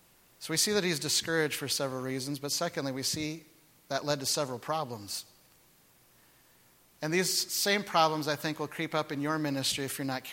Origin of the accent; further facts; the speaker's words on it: Canada; I'm a Canadian and I love hockey